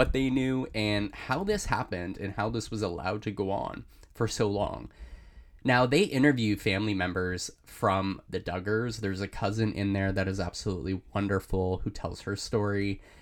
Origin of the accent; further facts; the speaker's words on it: Toronto, Ontario, Canada; As a Canadian and someone from Toronto